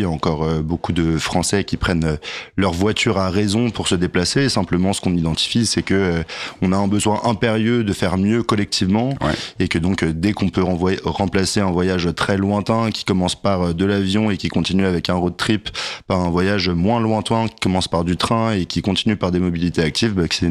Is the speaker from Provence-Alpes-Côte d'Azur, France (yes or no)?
no; Paris, Île-de-France, France; j'ai grandi à Paris.